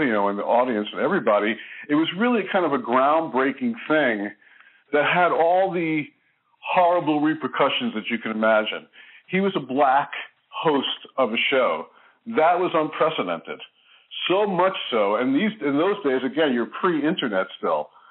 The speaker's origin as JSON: {"language": "English", "town": "Brooklyn", "region": "New York", "country": "United States", "tie": "born or raised there", "said": "The other thing was growing up in Brooklyn. I grew up in a very rough neighborhood"}